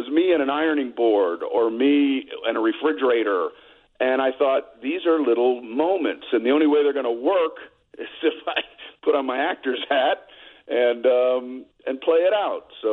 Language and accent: English; Miami, Florida, United States; There was a comedy club that opened near where I grew up. I grew up in Miami, Florida.